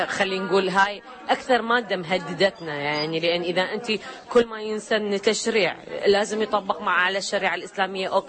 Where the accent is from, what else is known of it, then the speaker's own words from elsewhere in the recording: Iraq; احنا عراقيين